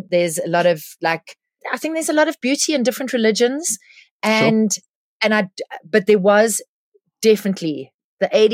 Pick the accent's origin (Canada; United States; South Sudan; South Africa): South Africa; St Michael's, KwaZulu-Natal; also born or lived in Pietermaritzburg / Shelly Beach; I grew up in the South Coast, in a little place called St. Michael's.